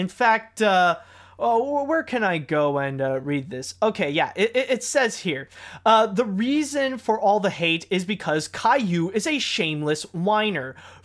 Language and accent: English; Canada; And since I am Canadian, I do get a lot of news about what's going on in Canada and around my area as well.